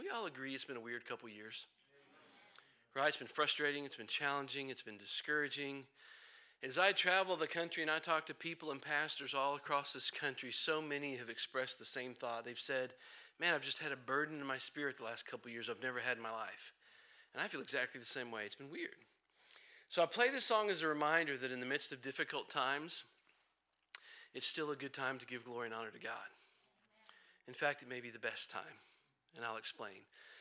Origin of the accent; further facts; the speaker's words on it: Johnson City, Tennessee, United States; I come from Johnson City, Tennessee.